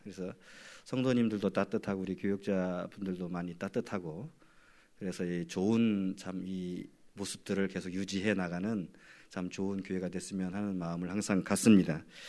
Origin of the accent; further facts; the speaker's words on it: Buan, North Jeolla, South Korea; 부모님들 외가나 친가가 전부 다 이제 이북 황해도에서 피난을 내려오셨고요. 고향은 전북 부안이 된 이유가 전라도 사람이죠.